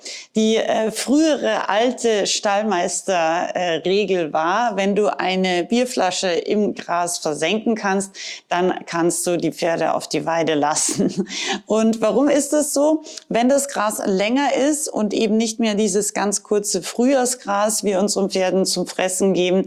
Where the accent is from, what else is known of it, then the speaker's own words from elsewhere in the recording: Austria; moved away; du weißt vielleicht, ich bin ursprünglich aus Österreich